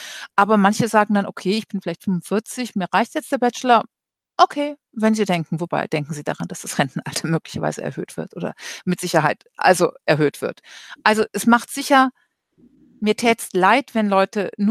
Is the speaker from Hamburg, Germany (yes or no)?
no; Cologne, North Rhine-Westphalia, Germany; ich bin Kölnerin, Karneval.